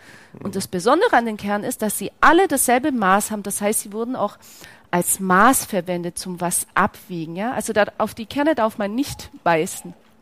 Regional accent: Greece; Und ich komme aus Griechenland

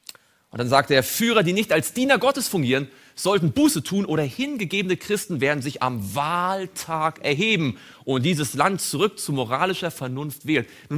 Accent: East Germany, Germany; Ich komme auch aus dem Osten.

